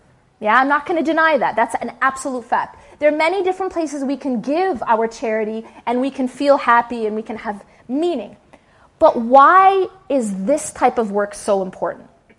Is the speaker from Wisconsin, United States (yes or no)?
yes; Wisconsin, United States; I grew up in Wisconsin.